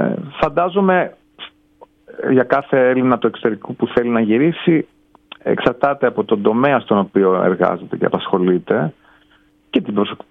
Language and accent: Greek; Crete, Greece; Ναι, είμαι από την Κρήτη, μητέρα μου είναι από την Κρήτη.